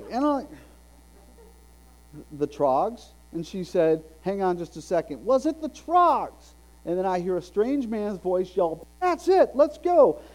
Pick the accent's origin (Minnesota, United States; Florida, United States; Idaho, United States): Florida, United States; Bradenton; That's Bradenton, Florida, my hometown.